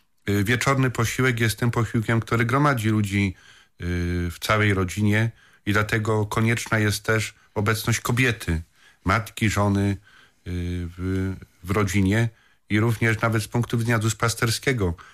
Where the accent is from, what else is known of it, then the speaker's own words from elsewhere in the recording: Lesser Poland, Poland; moja ziemia w związku z tego, że pochodzę z diecezji tarnowskiej.